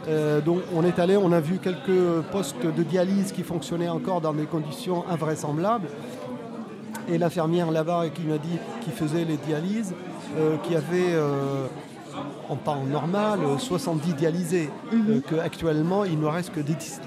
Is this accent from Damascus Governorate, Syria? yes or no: yes; Damascus, Damascus Governorate, Syria; Je suis originaire de Damas.